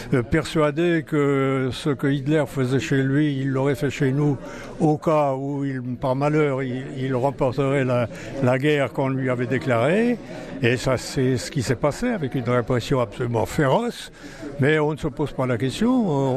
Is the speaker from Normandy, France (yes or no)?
no; Brittany, France; On a été désigné dans mon bled des Côtes d'Armor comme lieu de parachutage.